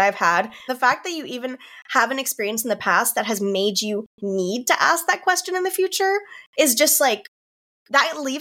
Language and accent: English; Northeast, United States; now in Miami, United States; and growing up in the Northeast, this was something that I felt was more prevalent up there. Like, I live in Miami now, and I'm definitely in the majority here.